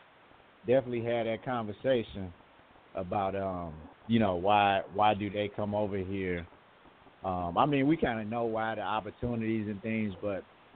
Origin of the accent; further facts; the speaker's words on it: Nigeria; I'm different. I'm from Nigeria.